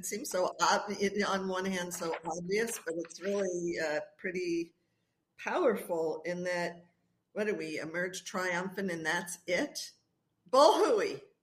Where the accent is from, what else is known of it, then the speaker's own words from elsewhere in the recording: Hollywood, California, United States; born there; I was born in Hollywood, underneath the sign, in Cedars of Lebanon Hospital.